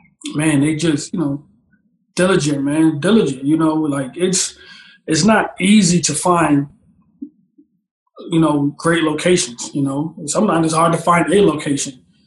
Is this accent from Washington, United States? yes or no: no; Rochester, New York, United States; also born or lived in Brooklyn; I'm from Rochester, New York. So I'm like an hour and a half from Buffalo.